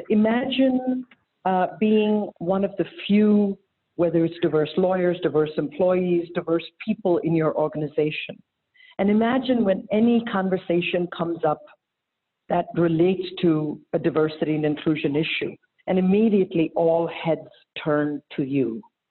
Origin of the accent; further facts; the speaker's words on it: India; moved away as an adult; now in United States; I'm an Indian woman who came to this country from India about 35 years ago.